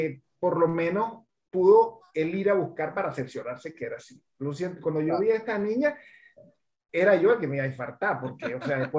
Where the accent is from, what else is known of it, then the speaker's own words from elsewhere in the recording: Porlamar, Nueva Esparta, Venezuela; Yo soy de Margarita.